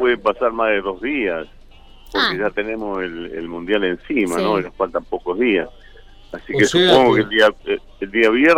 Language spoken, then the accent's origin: Spanish; Santa Fe, Argentina; Nosotros sabes que somos de Santa Fe, no tenemos mucho contacto acá.